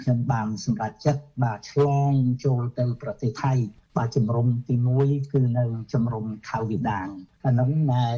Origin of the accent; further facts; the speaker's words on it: Phnom Penh, Cambodia; moved away; also born or lived in Kampot; តែខ្ញុំបានធំដឹងក្តីនៅឯភ្នំពេញបាទនៅឯភ្នំពេញ